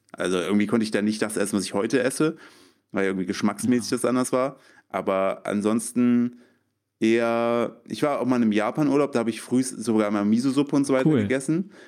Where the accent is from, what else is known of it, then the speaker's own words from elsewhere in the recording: Thuringia, Germany; weil ich bin in Thüringen aufgewachsen.